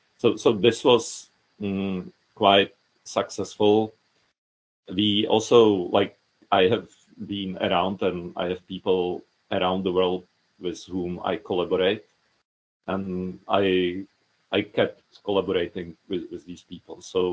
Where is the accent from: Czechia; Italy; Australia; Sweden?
Czechia; English is a second language; also born or lived in United States / Netherlands; I moved from the Netherlands to Czech Republic. I'm originally Czech.